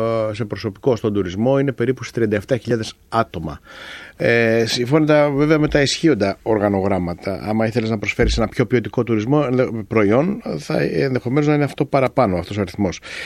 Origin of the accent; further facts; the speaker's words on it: Chania, Crete, Greece; Επειδή κατάγομαι από τα Χανιά